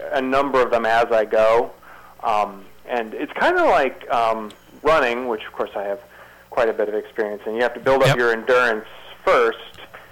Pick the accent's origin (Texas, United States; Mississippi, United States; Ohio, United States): Ohio, United States; but I was raised in Southeast Ohio and went